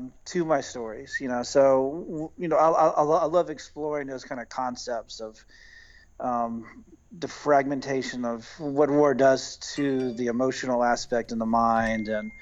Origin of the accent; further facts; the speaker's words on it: Houston, Texas, United States; I'm always kind of like Texas, Houston-centric, so I always try to always like infuse my hometown and these stories.